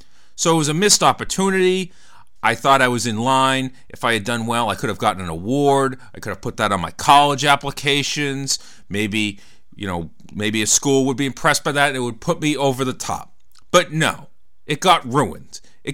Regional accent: Woburn, Massachusetts, United States; going to the third one in my hometown of Woburn, this one on the west side.

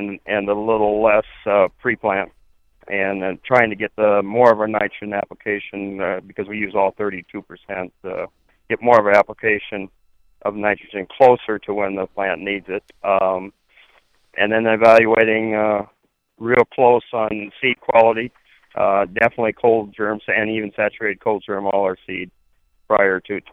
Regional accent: Iowa, United States; Well, we're from Northeast Iowa

